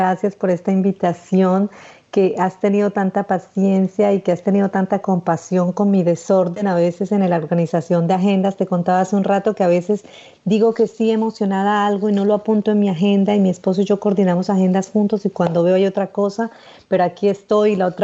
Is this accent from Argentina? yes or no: no; Amazonas, Colombia; born there; Yo nací primero en una tierra en la que es muy fácil estar despierto. Yo nací en el Amazonas, en Colombia, rodeada de selva, de ríos, de canto de pájaros, de serpientes, de arañas, de sapos.